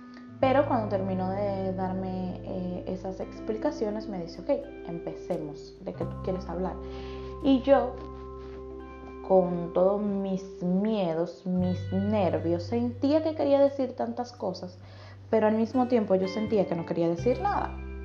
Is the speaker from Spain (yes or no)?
no; Dominican Republic; now in Italy; soy coach de vida. Soy de República Dominicana, pero actualmente vivo en Italia